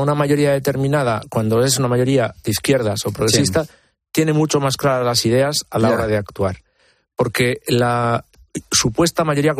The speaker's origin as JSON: {"language": "Spanish", "region": "Galicia", "country": "Spain", "said": "Yo soy gallego"}